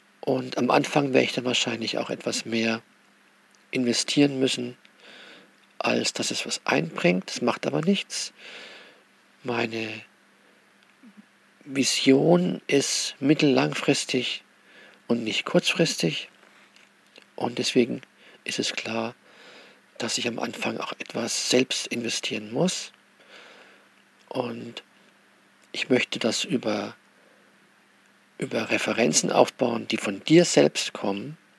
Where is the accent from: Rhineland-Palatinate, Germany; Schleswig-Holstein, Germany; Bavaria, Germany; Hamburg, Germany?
Bavaria, Germany; Würzburg; ich bin ehemaliger Würzburger. Ich komme also aus Würzburg, kenne ich mich sehr gut aus.